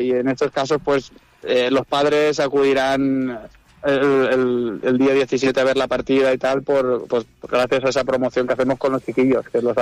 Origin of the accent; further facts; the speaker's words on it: Vall de Laguar, Valencian Community, Spain; En el caso de mi pueblo, de la Valle de la Guar, te puedo decir que sí